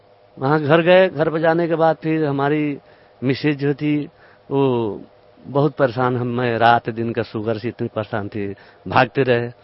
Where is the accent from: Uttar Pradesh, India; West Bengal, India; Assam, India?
Uttar Pradesh, India; Pilibhit; मैं पीलीभीत क्षेत्र का यूपी का रहने वाला हूँ, तो बरेली क्षेत्र में पड़ता है।